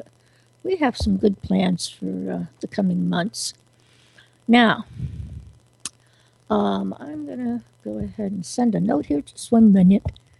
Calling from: Greensboro, North Carolina, United States; And I'm in Greensboro, North Carolina. Greensboro Triad.

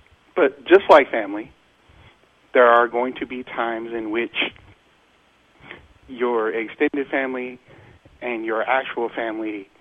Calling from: Peoria, Arizona, United States; calling from Peoria, Arizona.

